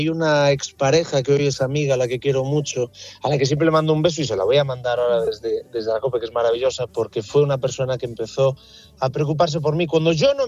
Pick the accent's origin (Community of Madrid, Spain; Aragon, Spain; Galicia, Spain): Galicia, Spain; Ferrol; Yo soy del 83, de Ferrol, a mucha honra, y a la gente de mi ciudad o de mi generación no nos dejaban decir que estábamos tristes